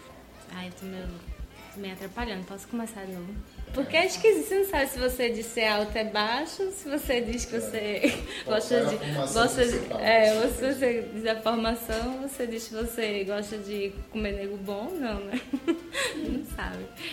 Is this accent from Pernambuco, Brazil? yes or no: yes; Olinda, Pernambuco, Brazil; moved away as an adult; also born or lived in Recife / Salvador; Eu nasci em Recife, da maternidade vim pra Olinda.